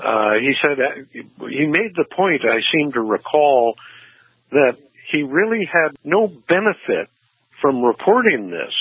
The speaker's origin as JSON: {"language": "English", "town": "Ferguson", "region": "Missouri", "country": "United States", "tie": "born or raised there", "said": "I was born in Missouri 68 years ago. In fact, I lived in Ferguson, Missouri as a young kid."}